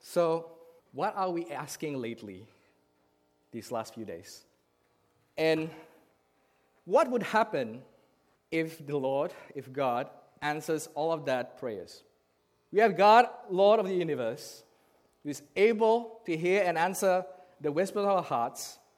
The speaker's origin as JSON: {"language": "English", "region": "Jakarta", "country": "Indonesia", "said": "I came from Jakarta, Indonesia. And I would study in Australia for 8 years."}